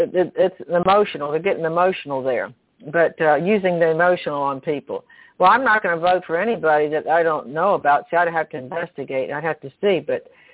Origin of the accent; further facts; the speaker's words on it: Columbus, Ohio, United States; See, I'm from Columbus, Ohio. That's my hometown.